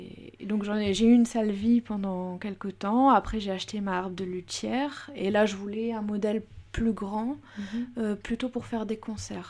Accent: Dunkirk, Hauts-de-France, France; En fait, à l'origine, je suis de Dunkerque.

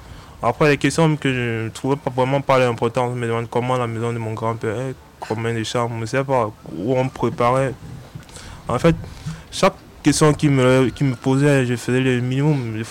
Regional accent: Cameroon; je lui ai dit, je suis camerounais, puis je n'ai pas de papier, mais comment je fais pour avoir minimum un papier qui prouve que je suis camerounais?

